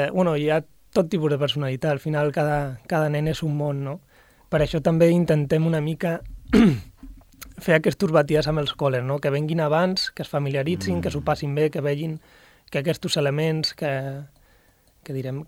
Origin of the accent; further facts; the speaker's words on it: Formentera, Balearic Islands, Spain; jo com a formenterer crec que és